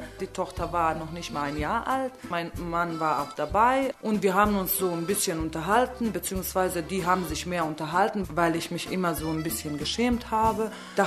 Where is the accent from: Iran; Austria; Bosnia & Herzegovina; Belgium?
Bosnia & Herzegovina; Dračevo; now in Cologne, Germany; ich komme aus Bosnien und Herzegowina, aus einem kleinen Dorf, das Dračevo heißt, und lebe seit 13 Jahren in Deutschland.